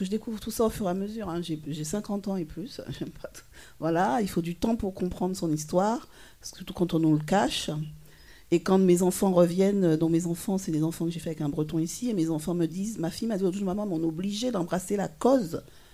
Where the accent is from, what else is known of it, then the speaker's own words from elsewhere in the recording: Basse-Terre, Guadeloupe; moi, je suis née à Basse-Terre, mais j'ai vécu dans un endroit complètement de la plantation.